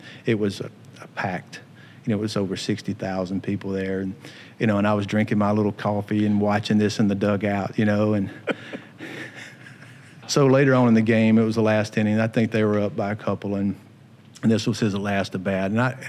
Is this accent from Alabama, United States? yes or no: yes; Carrollton, Alabama, United States; I grew up in Pickens County and was really raised in outside of Carrollton, Alabama suburbs, I guess, in a little community, Marvin Chapel, Speeds Mill community, and grew up there just on a small farm.